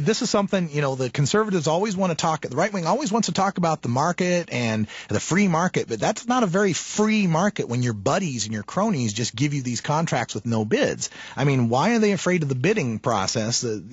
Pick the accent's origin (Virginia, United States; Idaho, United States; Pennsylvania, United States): Idaho, United States; Nampa; I grew up in Nampa, Idaho, which had a large migrant worker population. We had a lot of immigrant workers, very agricultural area out there.